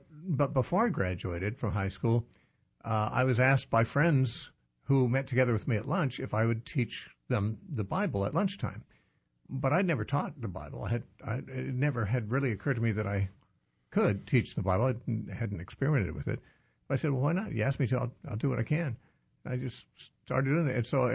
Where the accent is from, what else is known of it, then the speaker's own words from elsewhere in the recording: Covina, California, United States; also born or lived in Orange County; I was 16 when my family moved from Covina to Orange County.